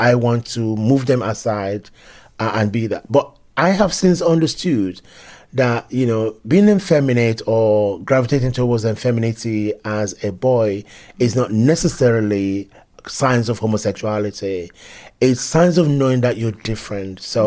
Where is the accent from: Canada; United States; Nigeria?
Nigeria; also born or lived in England; I was born in England. Probably under the age of 3 years old, I was back in Nigeria with my parents. And of course, I grew up in Nigeria.